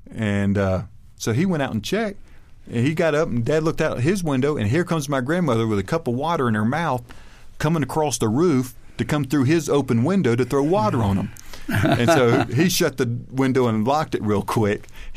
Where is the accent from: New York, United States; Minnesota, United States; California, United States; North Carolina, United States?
North Carolina, United States; well, we're from the same neck of the woods. You know, we're from North Carolina.